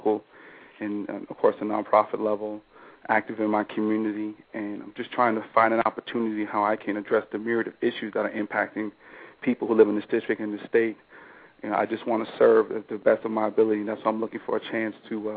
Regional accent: Brooklyn, New York, United States; I born and raised in Brooklyn, New York, had the opportunity to attend Morehouse College in 1991, graduated in 1995.

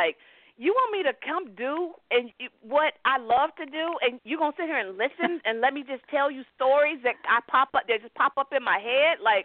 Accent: Jackson, Tennessee, United States; now in Los Angeles, United States; I live in Los Angeles, but I'm from Jackson, Tennessee, so my family still is in Jackson.

